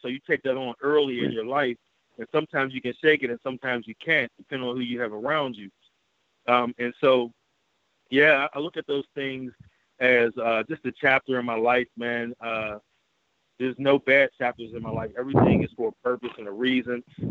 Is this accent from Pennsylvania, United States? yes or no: yes; Braddock, Pennsylvania, United States; Braddock in my early years was wonderful, man. I grew up in the projects for a minute, Talbot Towers, if anybody remembers tho